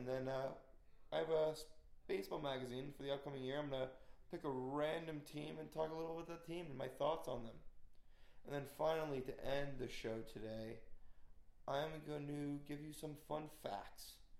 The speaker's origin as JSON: {"language": "English", "town": "Montreal", "region": "Quebec", "country": "Canada", "said": "I am from Canada, Montreal."}